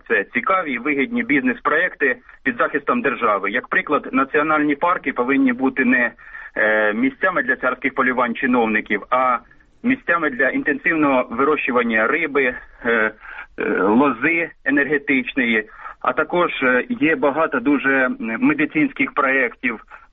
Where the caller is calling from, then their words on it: Poltava, Poltava Oblast, Ukraine; з Полтави.